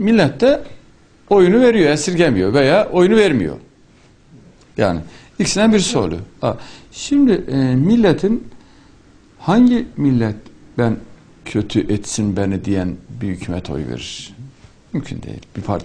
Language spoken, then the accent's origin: Turkish; Elazığ, Turkey; Yani ben Elazığlıyım, bizim orada